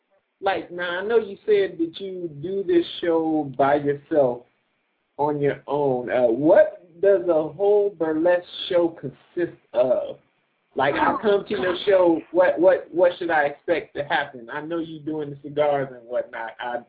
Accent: New Orleans, Louisiana, United States; Coincidentally, I'm actually from the South, New Orleans. And a lot of my people were actually caught up in Katrina.

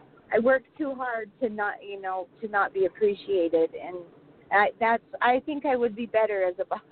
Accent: Green River, Wyoming, United States; now in Casper, United States; I am originally from Green River, Wyoming, but now I'm living in Casper.

